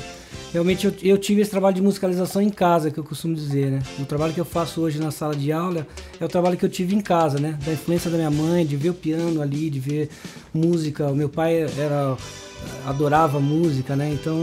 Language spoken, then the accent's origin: Portuguese; Campo Grande, Mato Grosso do Sul, Brazil; now in São Paulo, Brazil; voltei para Campo Grande e depois vim para São Paulo. Então é uma... Mas eu fui criado em Campo Grande, né? Minha influência musical foi toda em Campo Grande.